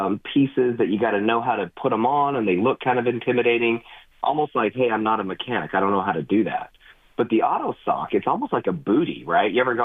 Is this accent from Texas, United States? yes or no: no; Utah, United States; I grew up in Utah, so I was always of the chain mindset.